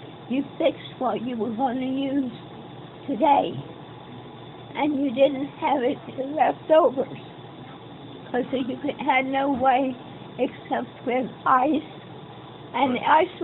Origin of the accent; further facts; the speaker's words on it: Florida, United States; Well, I grew up in Florida.